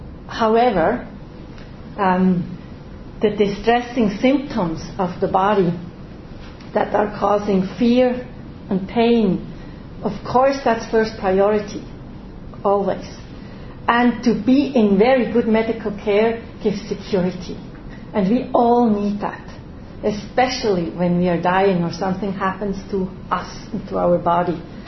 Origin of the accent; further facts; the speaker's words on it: Switzerland; I'm coming from Switzerland, and I'm also a psychotherapist, but I'm working and also a theologian and chaplain